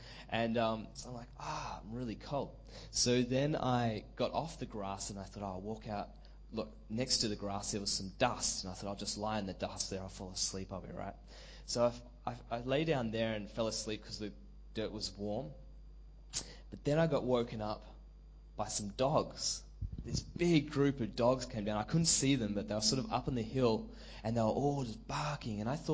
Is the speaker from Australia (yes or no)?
yes; Australia; I was like, oh, don't worry about that. I'm from Australia. I'll just go camp.